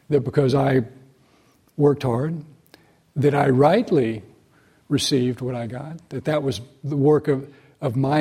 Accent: the South, United States; in my own growing up in the South and growing up during, you know, being born in the 50s, growing up in the 60s, civil rights

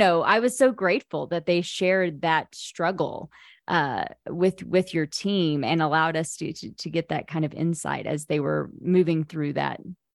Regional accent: Oklahoma, United States; And still in my hometown, this little town in Oklahoma, there's a Seventh-day Adventist community

